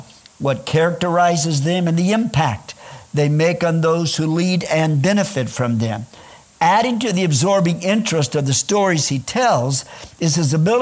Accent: Illinois, United States; moved away as an adult; now in New Zealand; And so my wife and I were born in the States. My wife is actually grew up in Hammond, Indiana. And I grew up in Illinois.

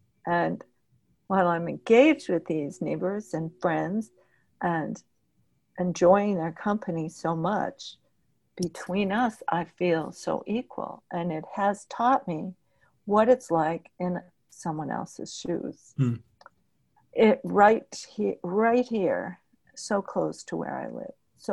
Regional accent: Quincy, Massachusetts, United States; born there; I was born in Quincy. I've worked in Quincy. I have family living in Quincy for a long time.

